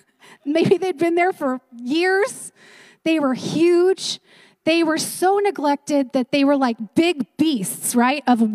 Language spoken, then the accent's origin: English; California, United States; I grew up in California.